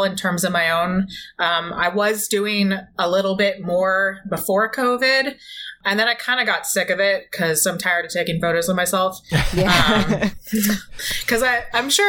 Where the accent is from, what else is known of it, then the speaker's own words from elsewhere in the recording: San Francisco, California, United States; Well, I'm initially from San Francisco Bay Area.